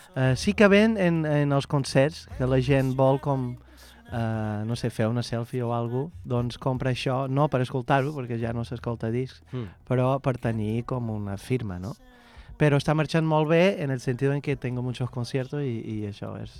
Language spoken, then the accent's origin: Catalan; Balearic Islands, Spain; accent: mix of Portuguese, Mallorcan and Catalan; he estudiat aquí, he fet l'escola de jazz aquí, però l'accent mallorquí no m'ha sortit mai, doncs és una mica de portuguès, un mallorquí, català, és raro, però bueno, és el meu accent.